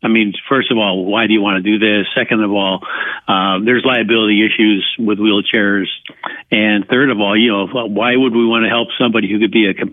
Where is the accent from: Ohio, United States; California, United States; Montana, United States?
Ohio, United States; also born or lived in Albany; Well, my parents, we moved to Ohio from New York area. I was born in Albany